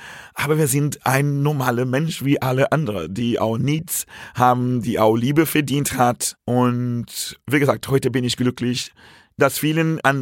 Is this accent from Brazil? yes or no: yes; Brazil; Aber ich komme aus Brasilien, ein Land, wo immer noch sehr religiös ist und dort teilweise sehr konservativ.